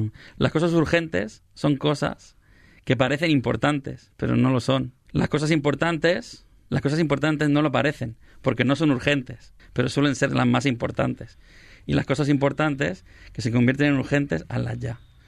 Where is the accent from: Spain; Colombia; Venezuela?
Spain; Sabadell, Catalonia; Además que los de Sabadell tenemos algo especial, que es que somos muy de Sabadell.